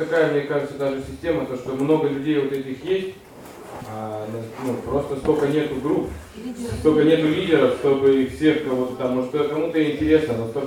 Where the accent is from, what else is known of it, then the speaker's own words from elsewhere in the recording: Chelyabinsk, Chelyabinsk Oblast, Russia; Вот я из Челябинска.